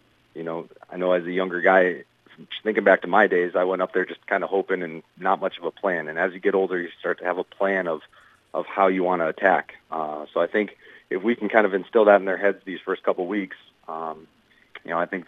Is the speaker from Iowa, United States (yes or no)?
yes; Mason City, Iowa, United States; I'm from Mason City originally. I'm a Newman Catholic kid, so baseball is kind of in the bloodlines up there.